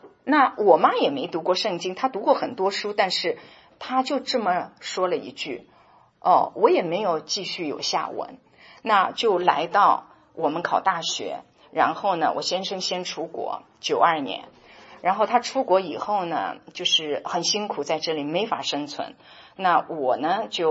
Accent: Shanghai, China; 因为我是在上海长大的，那个时候竞争很强烈

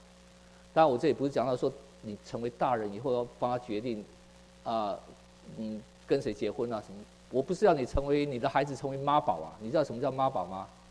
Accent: Taiwan; 我们是台湾人，本省人的

